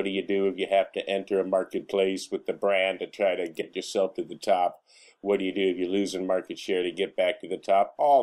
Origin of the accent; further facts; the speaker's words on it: Venice Beach, California, United States; I'm from Venice Beach